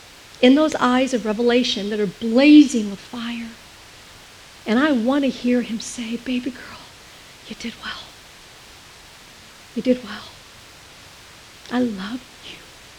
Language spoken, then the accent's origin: English; East Coast, United States; now in California, United States; I came from the East Coast. We moved here from outside of New York.